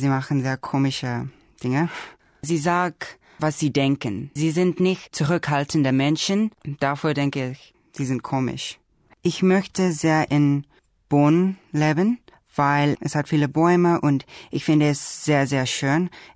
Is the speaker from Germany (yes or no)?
no; Windhoek, Khomas, Namibia; German is a second language; aus Namibia. Ich komme aus Windhoek. Ich bin am 23. Dezember 1992 geboren. Ich lerne Deutsch, weil ich denke, dass es eine interessante Sprache ist.